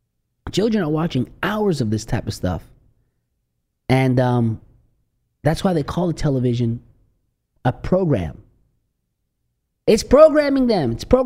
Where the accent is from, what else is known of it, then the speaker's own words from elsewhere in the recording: New Jersey, United States; I grew up in Jersey, you know, and I was watching all these shows like Little House on the Prairie